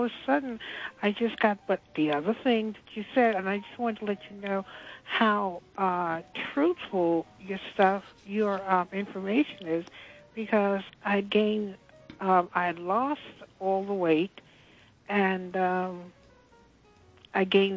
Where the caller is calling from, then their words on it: Brooklyn, New York, United States; from Brooklyn.